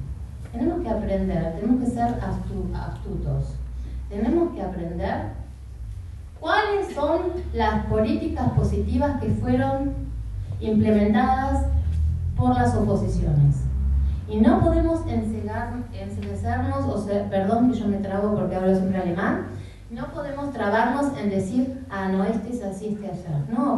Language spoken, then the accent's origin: Spanish; Argentina; tengamos nuestra bandera argentina Y como argentinos